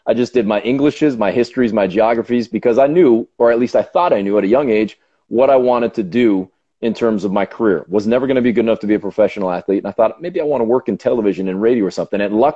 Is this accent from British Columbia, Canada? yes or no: no; Burlington, Ontario, Canada; So I grew up in Burlington, Ontario.